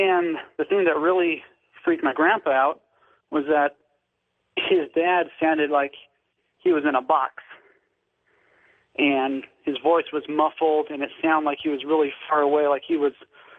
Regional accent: Sacramento, California, United States; I'm from Sacramento, California.

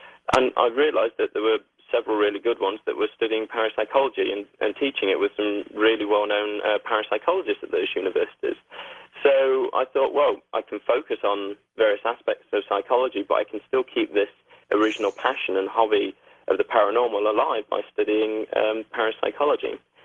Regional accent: East Midlands, United Kingdom; I grew up in Nottinghamshire in the UK, and I've still got family there.

